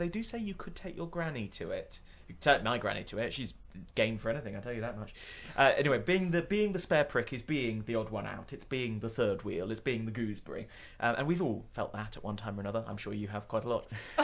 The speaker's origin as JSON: {"language": "English", "region": "London", "country": "United Kingdom", "said": "I grew up on a street. I come from South London, bruv."}